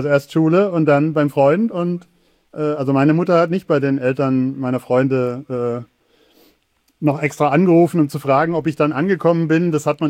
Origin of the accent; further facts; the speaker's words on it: Baden-Württemberg, Germany; Aber ich bin auf dem Dorf in Baden-Württemberg aufgewachsen.